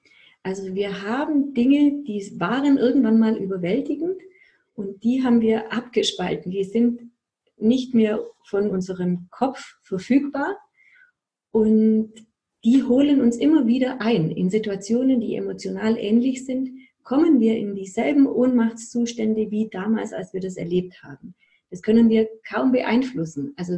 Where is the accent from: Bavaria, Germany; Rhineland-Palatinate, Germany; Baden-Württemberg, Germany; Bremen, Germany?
Baden-Württemberg, Germany; Ulm; ich komme aus Ulm und habe da eine Praxis